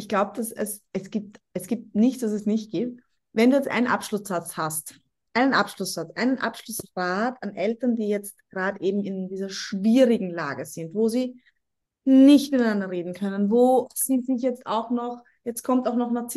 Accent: Vienna, Austria; born there; Aber ich bin eine gebürtige Wienerin. Im Herzen bin ich Wienerin.

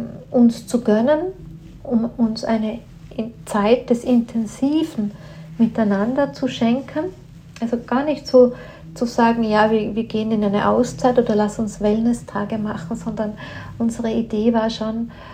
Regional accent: Austria; ich kenne sehr schöne Hotels bei uns in Österreich

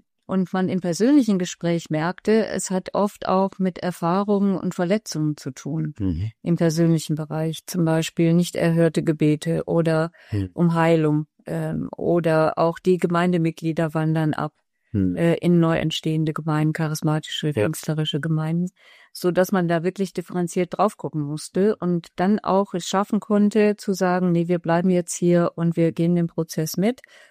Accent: Germany; wir kamen als Deutsche ein bisschen zu spät

